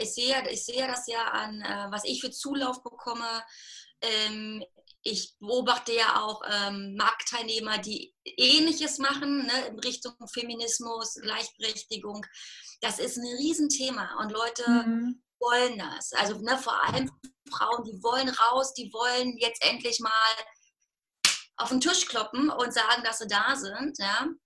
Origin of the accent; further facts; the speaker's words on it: Berlin, Germany; ich bin ja in Ost-Berlin groß geworden.